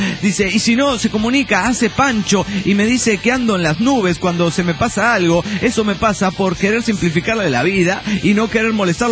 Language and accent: Spanish; Guadalajara, Jalisco, Mexico; de Guadalajara.